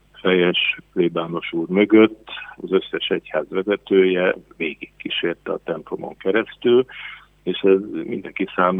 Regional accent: Kecskemét, Bács-Kiskun, Hungary; És én Kecskeméten születtem, tehát én kecskeméti vagyok, szerettem és szeretem is a városomat.

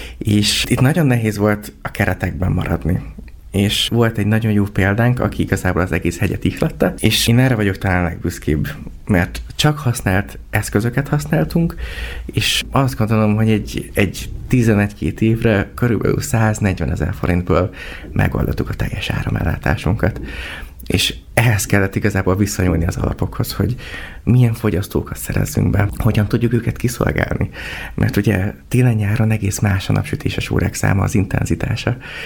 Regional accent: Debrecen, Hajdú-Bihar, Hungary; Én is egy akkor 26 éves debreceni panelgyerek voltam, aki bár Józsán nőttem fel

